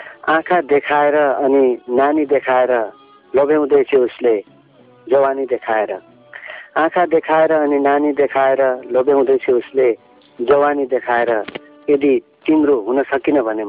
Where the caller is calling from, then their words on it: Lumbini Province, Nepal; म नवलपरासी सर्दीबाट